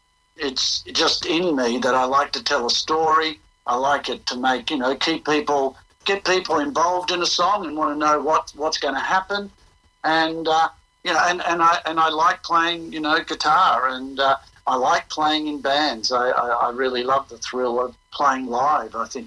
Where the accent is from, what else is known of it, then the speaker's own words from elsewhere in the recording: Australia; also born or lived in Rockhampton; I lived in a caravan for the next 6.5 years, travelling around Australia. And so, an unusual childhood.